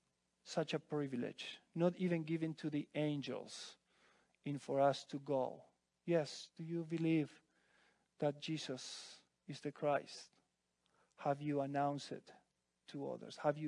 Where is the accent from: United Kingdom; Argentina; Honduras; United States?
Argentina; I said, I don't live here. I'm from Argentina, but my home is somewhere else. So I'm just here to see family.